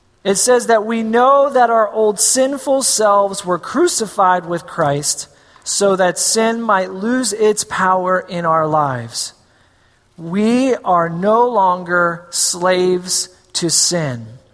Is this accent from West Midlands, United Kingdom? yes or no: no; Scotland, United Kingdom; Being Scottish myself, this is more of a history movie than anything else.